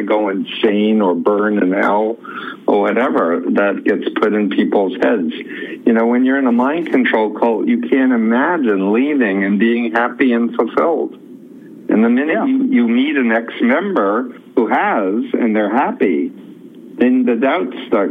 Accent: Flushing, New York, United States; So I grew up in Flushing, Queens.

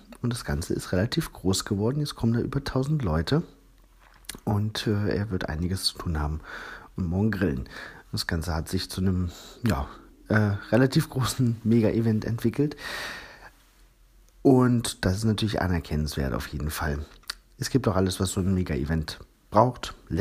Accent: Hanover, Lower Saxony, Germany; und zwar in meiner Heimatstadt Hannover

